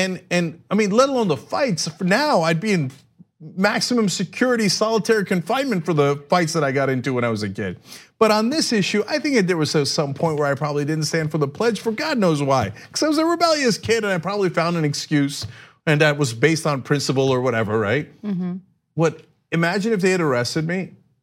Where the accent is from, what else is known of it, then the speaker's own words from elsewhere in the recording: Cuba; I was from Cuba. I could leave the country whenever I want if I don't like it here.